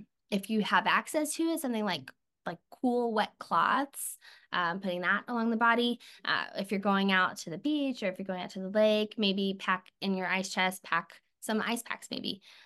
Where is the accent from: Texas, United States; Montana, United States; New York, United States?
Texas, United States; Houston; I'm from Houston, so I was used to that like hot, humid weather. And here it's drier.